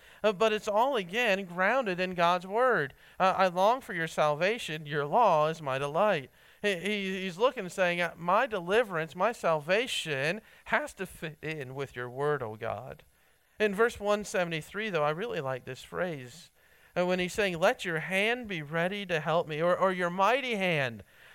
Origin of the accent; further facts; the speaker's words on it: Ohio, United States; I remember growing up, I grew up in Ohio, so obviously north of here, we'd get lots and lots of snow